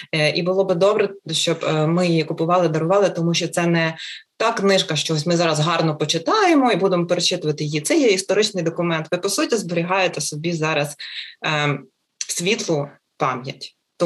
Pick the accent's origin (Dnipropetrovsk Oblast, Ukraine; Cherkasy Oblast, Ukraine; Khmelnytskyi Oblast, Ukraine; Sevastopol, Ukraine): Cherkasy Oblast, Ukraine; Talne; кажуть народною мовою тальнівською, звідки я родом